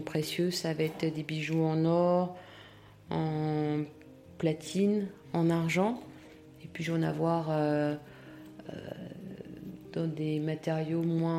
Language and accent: French; Saint-Quentin, Hauts-de-France, France; Je viens d'une ville de Picardie qui s'appelle Saint-Quentin, où j'ai grandi, je suis allée au collège, au lycée.